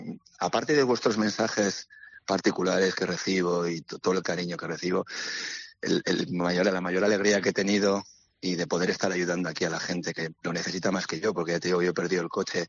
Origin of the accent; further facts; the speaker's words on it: Valencian Community, Spain; por los valencianos, que somos del Athletic